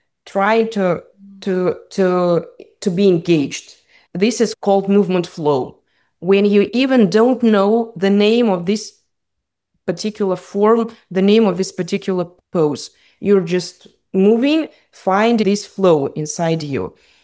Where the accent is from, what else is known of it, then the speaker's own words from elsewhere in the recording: Kazakhstan; I'm from Kazakhstan, so former Soviet Union country, where we were raised with the idea you have to struggle, you have to push to the limits